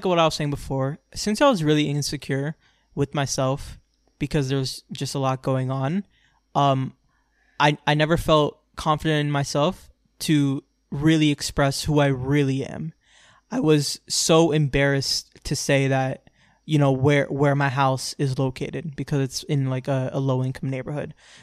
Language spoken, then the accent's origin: English; Florida, United States; also born or lived in New York; I'm a Florida boy. Like, I grew up like jumping in lakes, jumping off of trees and rolling in grass and rolling down hills.